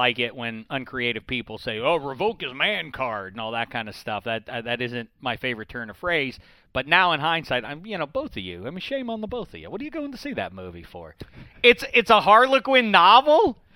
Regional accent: Pittsburgh, Pennsylvania, United States; I'm from Pittsburgh.

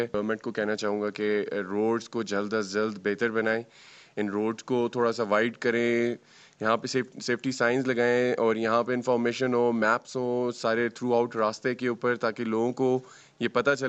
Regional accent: Islamabad, Islamabad Capital Territory, Pakistan; اور میرا تعلق اسلام آباد سے ہے۔ میں اپنی فیملی کے ساتھ یہاں پر آیا ہوں۔

